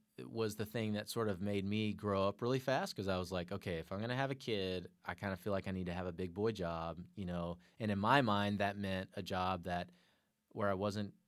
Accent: Atlanta, Georgia, United States; I'm an Atlanta Braves fan. I grew up in Atlanta, and we always hated the Astros.

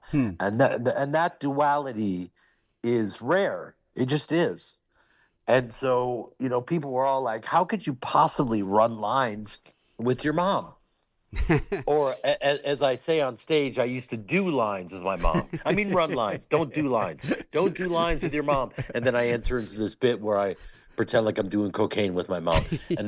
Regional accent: Midwest, United States; And I'm from the Midwest, and I took a different path.

